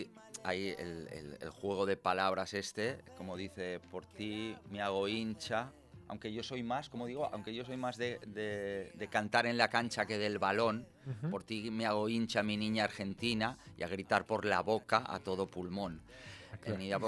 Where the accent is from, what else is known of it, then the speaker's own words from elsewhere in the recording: Barcelona, Catalonia, Spain; born there; soy del Barça porque he nacido en Barcelona.